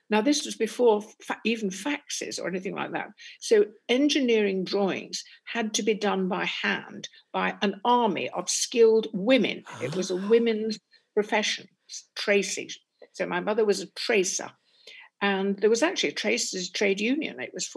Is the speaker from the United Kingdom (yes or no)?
yes; Stockport, North West England, United Kingdom; I come from Stockport, which was then still part of the industrial north. This is the 50s. And it was still smoky and rather drab, very Ellis Lowry, you know, and very limited. It had one bookshop, I seem to remember, which I haunted near Mersey Square.